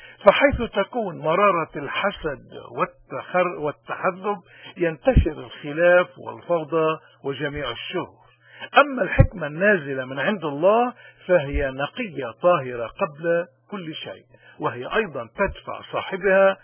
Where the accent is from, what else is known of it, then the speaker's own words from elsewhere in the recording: Lebanon; ما أحواجنا نحن اليوم كلبنانيين بلبنان وببلاد الاغتراب